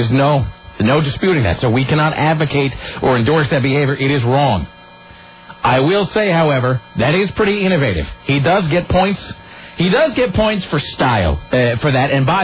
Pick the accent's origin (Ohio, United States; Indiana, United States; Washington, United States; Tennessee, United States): Washington, United States; Kennewick; Years ago, when I was growing up in Kennewick, there was a store called Buttery Osco